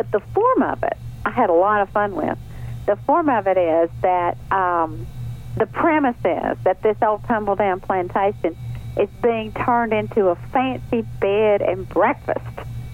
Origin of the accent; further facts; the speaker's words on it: Hillsboro, United States; I know on Saturday, the first reading is going to be in my hometown in Hillsboro at 11 o'clock.